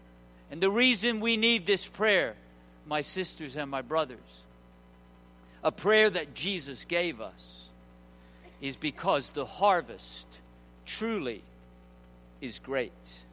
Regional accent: England, United Kingdom; born there; accent: British; I sang it with a British accent because I was born in England.

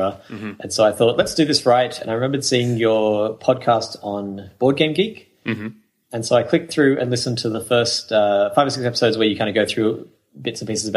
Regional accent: Australia; So I'm from Australia, a small continent across the ocean.

